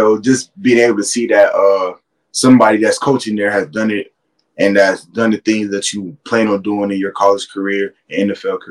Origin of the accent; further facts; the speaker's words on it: Florida, United States; me and my family, we're from South Florida